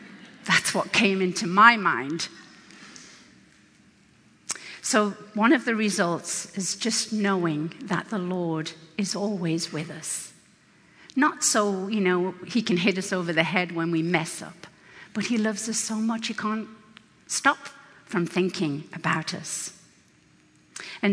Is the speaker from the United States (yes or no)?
no; England, United Kingdom; I grew up in England where we have kings and queens. I know all about that.